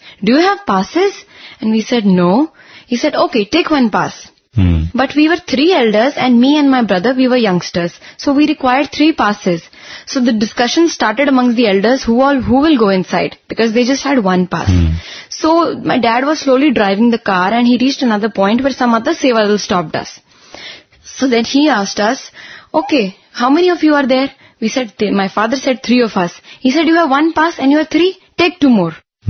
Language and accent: English; Chandigarh, India; I am from Chandigarh and there it's a multilingualistic, multicultural society.